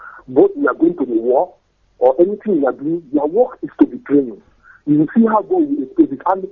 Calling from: Moscow, Russia; I'm calling from Moscow.

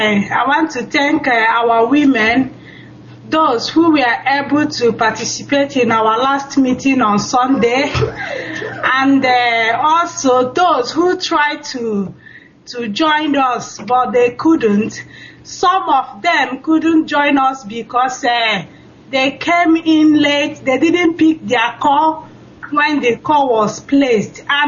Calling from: Stockholm, Stockholm County, Sweden; I'm calling from Stockholm, Sweden.

